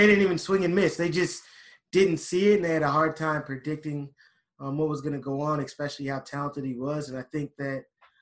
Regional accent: Minnesota, United States; I'm from Minnesota, so I get back and forth all the time. I usually try and help out as many quarterbacks as I can from Minnesota.

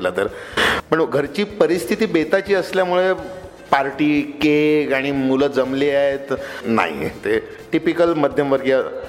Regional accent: Mumbai, Maharashtra, India; माझा जन्म मुंबईतला भायखळा येथे झाला, त्यामुळे मी जन्मापासून मुंबईतच वाढलो।

